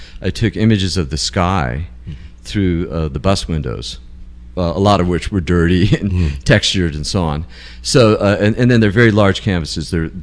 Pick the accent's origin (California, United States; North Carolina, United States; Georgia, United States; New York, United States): California, United States; Tarzana; Well, when I grew up in Los Angeles, I'm from the San Fernando Valley. I was born in Encino and raised in Tarzana.